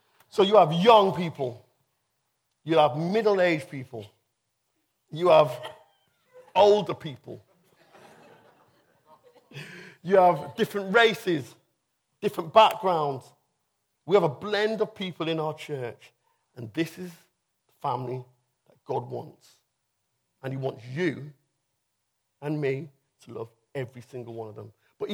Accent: Liverpool, North West England, United Kingdom; moved away; I come from Liverpool, and I was brought up in a Christian family, and then 30 years ago, I moved down here.

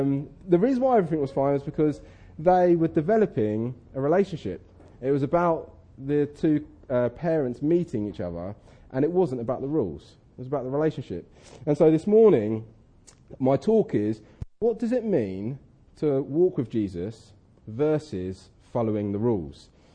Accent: Chichester, South East England, United Kingdom; I'm from Chichester site, and it's good to be here with you.

